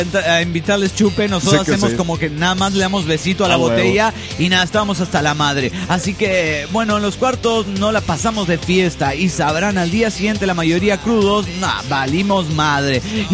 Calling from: Teuchitlán, Jalisco, Mexico; de Teuchitlán, Jalisco, México.

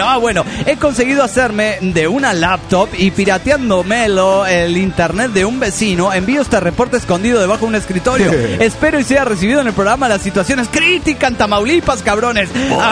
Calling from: Guatemala; de Guatemala.

